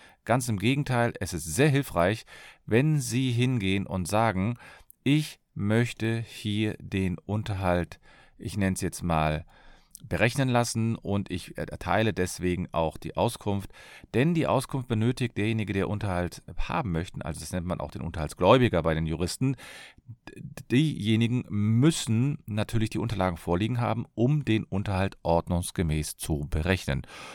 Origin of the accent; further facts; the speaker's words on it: Cologne, North Rhine-Westphalia, Germany; ich komme aus Köln